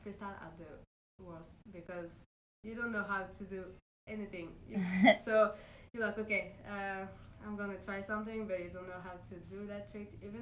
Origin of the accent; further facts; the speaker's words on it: Paris, Île-de-France, France; I'm from Paris, so I'm going to be there.